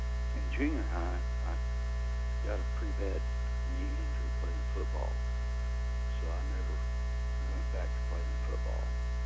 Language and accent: English; Brownfield, Texas, United States; born there; I was born in Brownfield on March 3rd, 1944.